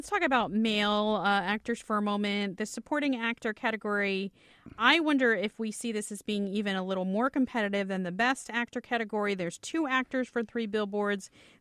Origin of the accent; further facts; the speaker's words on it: Florida, United States; It was just like every summer I had growing up in Florida